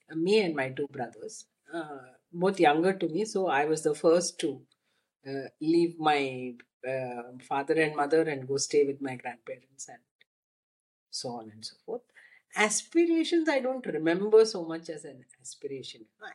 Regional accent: Chennai, Tamil Nadu, India; I grew up in Chennai, but one leg in Chennai and one leg in our village. The village was Vadapadi Mangalam, where my father was working in a sugar factory.

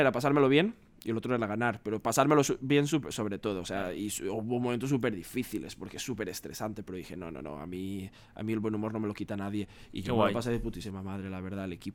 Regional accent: Guadassuar, Valencian Community, Spain; Yo soy de Guadasuar y tú eres de Alcira.

